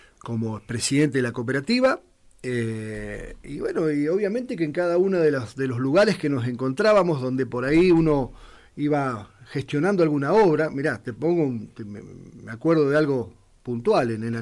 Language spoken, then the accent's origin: Spanish; Ingeniero Jacobacci, Río Negro, Argentina; Y es el pueblo el que yo elegí para vivir. Me tocó irme del pueblo a estudiar, me tocó irme a trabajar a otro lugar. Y siempre quise volver a mi pueblo.